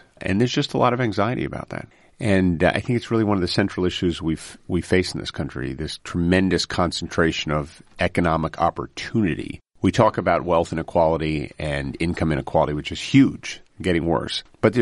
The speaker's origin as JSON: {"language": "English", "region": "New Jersey", "country": "United States", "said": "You know, and maybe it's because I'm from New Jersey, but in truth, his music really speaks to me"}